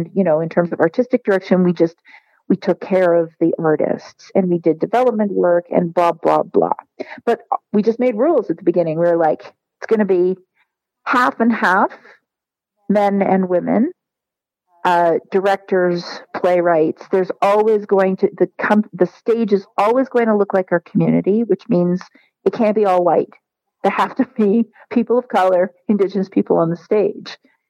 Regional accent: Toronto, Ontario, Canada; I came from Toronto, which is really, really diverse

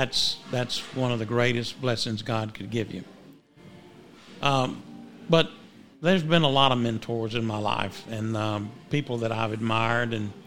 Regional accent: Abbeville, United States; And a lot of people in my town, my hometown, it was always a pleasure and a challenge, because in Abbeville, if you were doing something wrong

